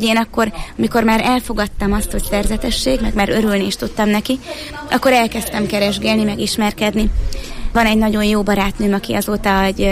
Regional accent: Szombathely, Vas, Hungary; én szombathelyi vagyok

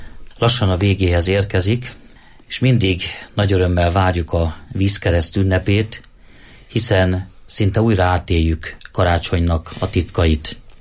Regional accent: Sárospatak, Borsod-Abaúj-Zemplén, Hungary; born there; én Sárospatakon születtem, a városnak egyik része görögkatolikus, másik része református, harmadik része római katolikus

